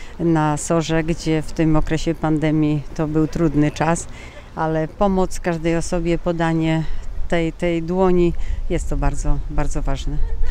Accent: Wrocław, Lower Silesian Voivodeship, Poland; I w ogóle jesteśmy z Wrocławia z koleżanką

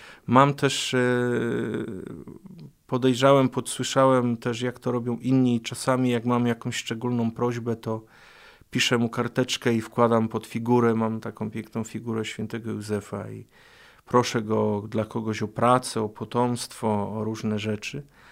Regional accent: Kalisz, Greater Poland Voivodeship, Poland; born there; urodziłem się w Kaliszu

